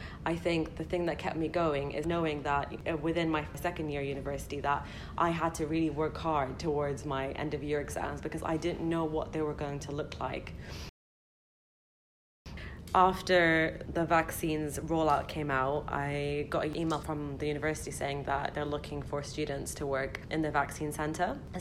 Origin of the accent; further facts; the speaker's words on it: Brighton, South East England, United Kingdom; I went to university in 2018 and I just graduated in 2022, and I'm from Brighton.